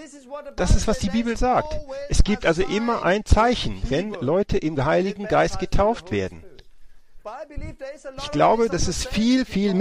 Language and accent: German; Denmark; first language Danish; German is a second language; Ich bin eigentlich ja Däne und spreche Dänisch, aber ich spreche eine Sprache. Und das Dänische ist meine Muttersprache. Das habe ich gelernt als Baby, als Kind.